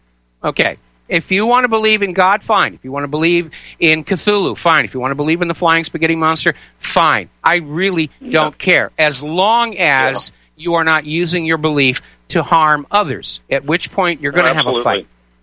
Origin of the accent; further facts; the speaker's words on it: New England, United States; because there was no Catholic church near where I was growing up in New England farm country, I went to the Congregational Church